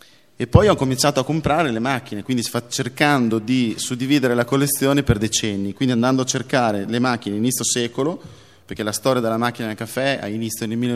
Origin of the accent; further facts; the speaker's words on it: Emilia-Romagna, Italy; Io sono romagnolo, quindi Arezzo è in Toscana, molto vicino a casa mia